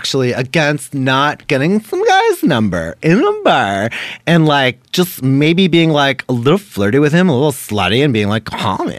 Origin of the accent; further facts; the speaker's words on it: Canada; so I'm from Canada, and it's pretty cool. I went to high school at a place called Ontario Valley High School